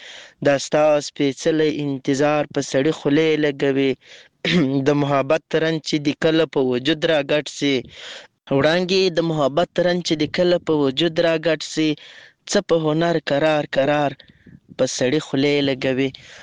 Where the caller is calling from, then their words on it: Lashkargah, Helmand, Afghanistan; accent: Helmandi; له هلمند په مرکز لشکرګاه ښاره پیغام درته پرېږدم.